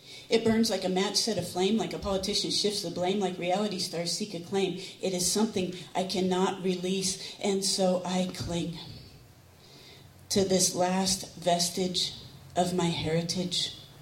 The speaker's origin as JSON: {"language": "English", "town": "Harkers Island", "region": "North Carolina", "country": "United States", "tie": "born or raised there", "said": "When I grew up on Harker's Island, there were 4 fish houses, 7 scallop houses, and everybody lived out of the water."}